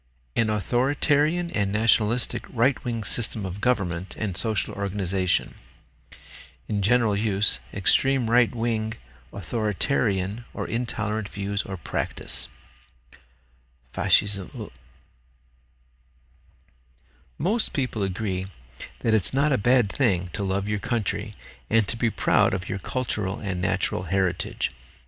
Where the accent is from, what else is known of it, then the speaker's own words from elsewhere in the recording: Chicago, Illinois, United States; I grew up in Chicago, a large city whose history is one of immigration. My father was born in Mexico, and my mother's parents were from Poland.